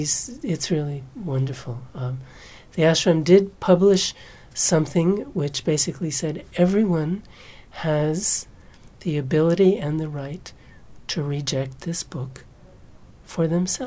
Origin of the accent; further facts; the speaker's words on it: United States; when I first came to India in 1969, and India had gotten its independence in 1947, I, as an American, was told very proudly by the people